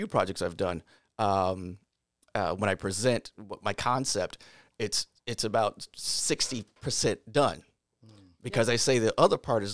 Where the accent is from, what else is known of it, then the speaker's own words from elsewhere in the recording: Rochester, New York, United States; Okay, so I grew up in Markview Heights on Rich Street, which is off of Sile.